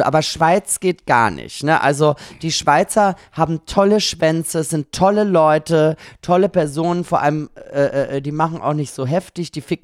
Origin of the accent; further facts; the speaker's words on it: Carinthia, Austria; Ich bin ja Kärntnerin